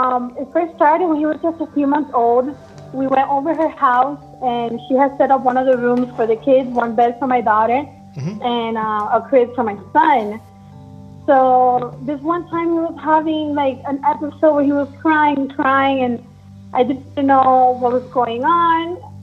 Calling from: Miami, Florida, United States; I'm calling from Miami, Florida.

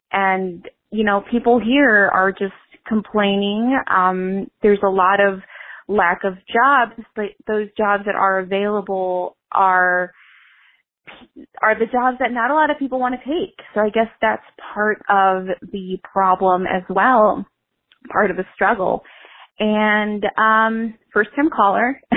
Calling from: Chicago, Illinois, United States; I'm calling from Chicago regarding the new topic of the day, which is the struggles of even restarting.

